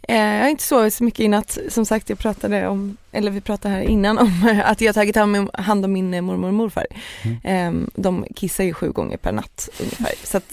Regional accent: Småland, Sweden; also born or lived in Tornedalen / Haparanda; jag är uppvuxen i Småland faktiskt, min pappa och mamma flyttade dit när jag var jätteliten. Så jag är uppvuxen där, men sen så klart att det finns ett hem i Tornedalen och Haparanda

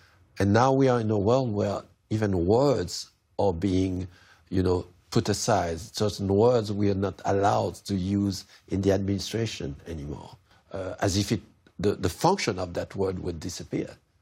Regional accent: Haiti; You know, I come from Haiti. I grew up in a dictatorship, and I remember my parents, you know, whispering in the living room.

